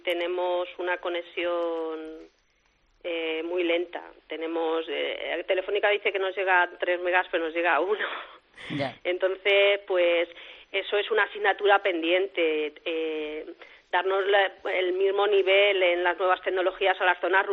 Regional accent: Sayatón, Castilla-La Mancha, Spain; porque aquí hablo de Sayatón pues porque es mi pueblo

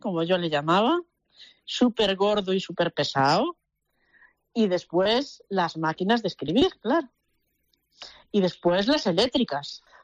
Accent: Vilagarcía de Arousa, Galicia, Spain; now in A Estrada, Spain; Yo soy de Villagarcía de Arousa.

